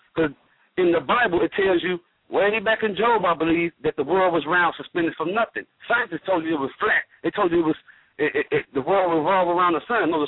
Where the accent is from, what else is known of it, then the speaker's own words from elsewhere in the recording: Chicago, Illinois, United States; Yeah, I was born in Chicago. I ain't never moved.